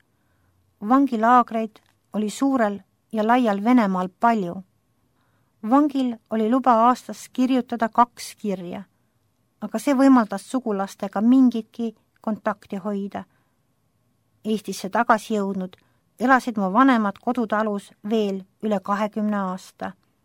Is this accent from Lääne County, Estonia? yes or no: yes; Haapsalu, Lääne County, Estonia; Teiseks esinemiskohaks kavandasime minu kodulinna, Haapsalu, palvela.